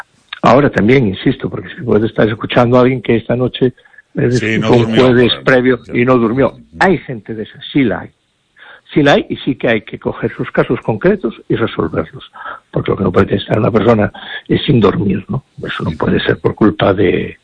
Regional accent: Santiago de Compostela, Galicia, Spain; yo nací en Santiago hace 57 años, en el barrio de Los Concheiros, y viví en República Argentina, viví en la calle de la Rosa. República Argentina sigue siendo el domicilio de mis padres.

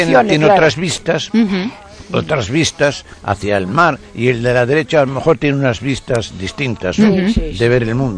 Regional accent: Catalonia, Spain; now in Madrid, Spain; No, yo soy catalán, estoy aquí, llevo una representación de tejidos. Y entonces estaba aquí en Madrid

